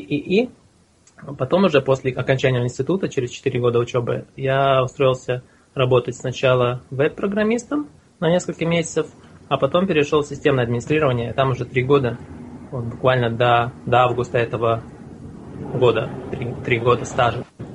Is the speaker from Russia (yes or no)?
no; Latvia; Ну, получается, я родился в Латвийской СССР в 84 году. То есть я сам из русской семьи.